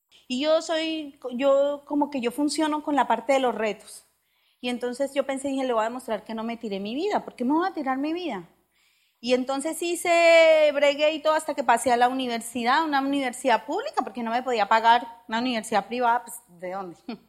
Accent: Bogotá, Colombia; vengo de una familia muy humilde en Colombia, nací en Bogotá, y huérfana de papá, nunca viví con mi mami, me crié con mis abuelas

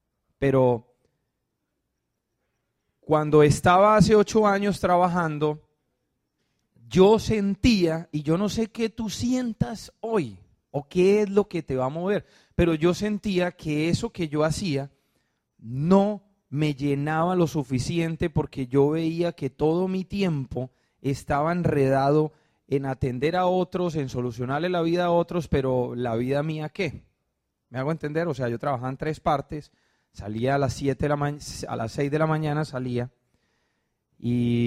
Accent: Cúcuta, Norte de Santander, Colombia; also born or lived in Barranquilla / Medellín; Yo no soy paisa, yo no soy de Antioquia, yo soy de Santander, de Cúcuta, norte de Santander, en límite con Venezuela. Y allá vive mi familia, entonces yo soy un poco inmigrante

